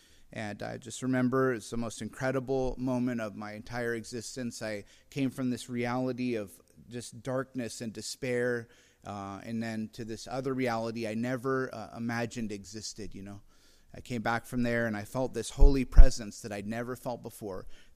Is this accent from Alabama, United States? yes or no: no; Carmel Valley, California, United States; we have this Facebook page for my hometown, it's called Carmel Valley Locals, and there's like 5,000 to 7,000 people.